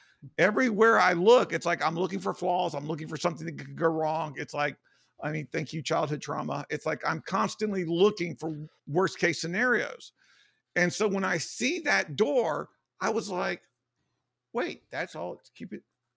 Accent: United States; because I'm a foreigner and it's like, and I'm American, which is, you know, another strike.

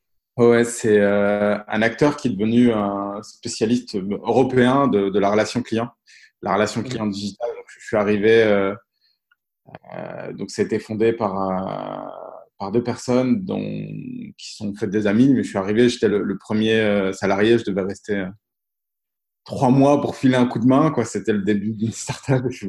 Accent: Thiers, Auvergne-Rhône-Alpes, France; j'ai 32 ans. Alors moi, j'ai grandi en Auvergne, dans une ville qui s'appelle Thiers. Je suis d'origine marocaine

